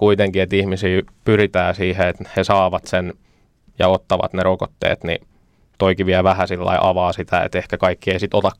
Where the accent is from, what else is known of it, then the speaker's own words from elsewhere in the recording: Pori, Satakunta, Finland; No mä oon porilainen